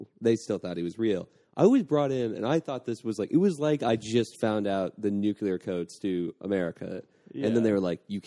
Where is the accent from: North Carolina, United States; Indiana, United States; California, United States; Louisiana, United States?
Indiana, United States; Bloomington; We're both from Bloomington, Indiana.